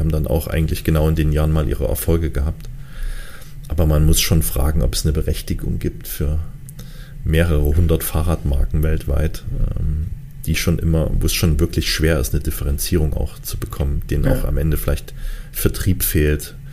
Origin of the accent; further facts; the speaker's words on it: Dresden, Saxony, Germany; Und ich sehe, dass der Radverkehr gerade hier in meiner Heimatstadt Dresden sich extrem verändert hat.